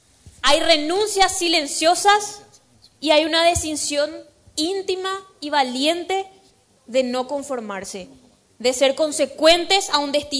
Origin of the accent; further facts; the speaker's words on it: Paraguay; Esos somos nosotros los paraguayos. Esos somos nosotros los jóvenes paraguayos.